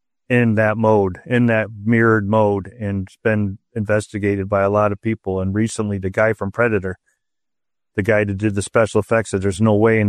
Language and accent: English; Winsted, Connecticut, United States; We just got done filming one here in my hometown of Winsted.